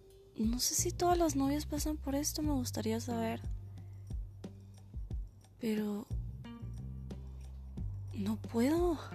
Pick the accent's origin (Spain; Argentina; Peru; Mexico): Mexico; Hermosillo, Sonora; now in United States; Yo vengo de Sonora, Hermosillo, y no sé si algunos tengan la misma cultura, me imagino que algunos sí, no todos, pero ahorita estoy viviendo aquí en Estados Unidos.